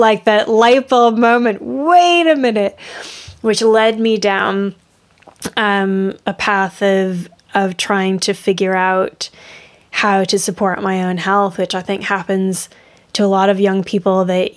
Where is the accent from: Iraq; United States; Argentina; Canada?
United States; Florida; now in England, United Kingdom; I'm originally from Florida. Oh, really? Oh. Yeah, I grew up like not too far from Disney. And here I am in the middle of nowhere, England.